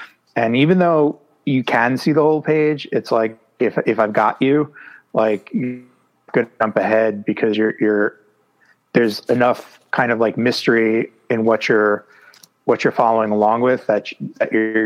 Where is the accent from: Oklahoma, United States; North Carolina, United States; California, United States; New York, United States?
New York, United States; New York City; But I grew up on the water, but I grew up in New York City. So, you know, it's coastal.